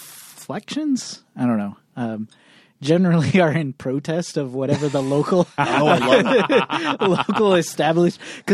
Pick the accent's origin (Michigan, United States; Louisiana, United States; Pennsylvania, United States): Michigan, United States; I grew up in Michigan.